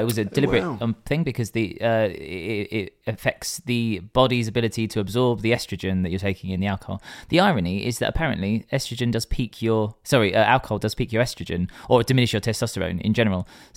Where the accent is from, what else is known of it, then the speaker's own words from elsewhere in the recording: England, United Kingdom; We are English